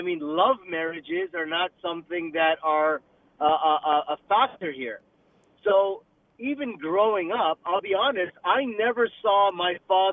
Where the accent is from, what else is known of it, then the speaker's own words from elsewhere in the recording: Canada; I was born and raised in Canada, Indian Muslim background, living in a Western state.